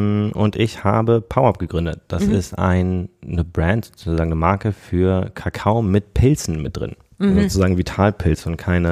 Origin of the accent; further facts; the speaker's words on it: Düsseldorf, North Rhine-Westphalia, Germany; ich komme aus Düsseldorf, bin hier geboren, bin hier aufgewachsen. War lange auch hier arbeiten